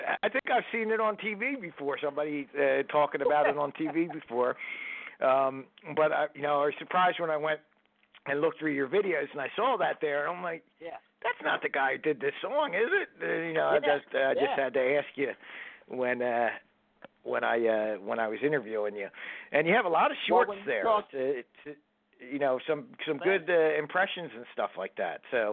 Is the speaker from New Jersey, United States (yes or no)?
yes; New Jersey, United States; And I can say that because I grew up in Jersey.